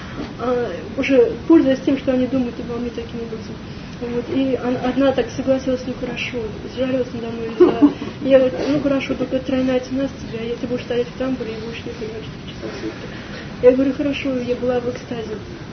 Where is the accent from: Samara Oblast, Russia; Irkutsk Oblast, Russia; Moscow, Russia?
Samara Oblast, Russia; Tolyatti; Я из, ну, из Тольятти, вообще Самара, наш центр региональный